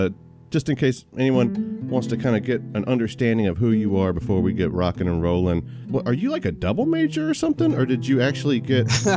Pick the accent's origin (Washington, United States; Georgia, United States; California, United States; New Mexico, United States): Georgia, United States; Warner Robins; now in Texas, United States; So I live in Texas now, but I'm a Georgia boy at heart, man. I'm from Warner Robins, Georgia.